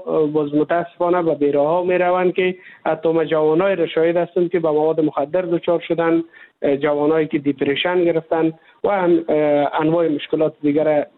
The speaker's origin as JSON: {"language": "Persian", "country": "Afghanistan", "said": "برای ما کسایی که از افغانستان هستیم"}